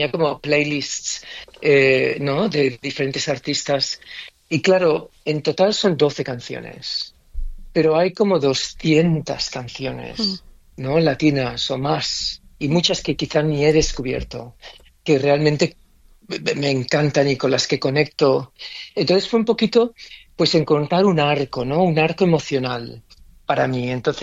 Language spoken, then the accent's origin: Spanish; Spain; moved away as an adult; also born or lived in England; Mira, cuando me fui de España a vivir a Inglaterra durante 20 años, y yo tenía 18 años